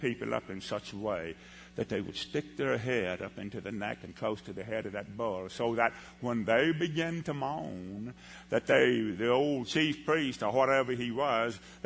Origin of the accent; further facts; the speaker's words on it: Newton, Texas, United States; I said, "Listen, where I'm from, gravy is a beverage, you hear? That's where I'm from. I'm from Newton, Texas."